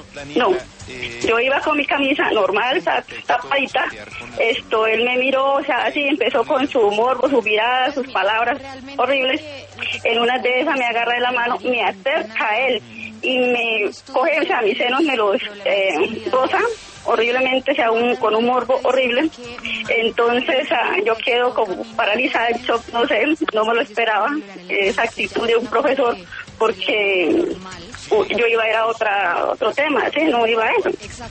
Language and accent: Spanish; Santander, Colombia; Bueno, como santandereana voy a hablar a calzón quitado.